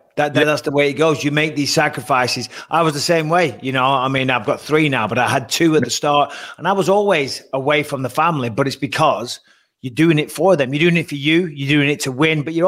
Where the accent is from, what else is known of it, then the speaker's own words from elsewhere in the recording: England, United Kingdom; now in United States; Well, I moved from England. Obviously, England doesn't get, it was -5 when I went back, but generally it's a little more mild than, Sweden and places like that.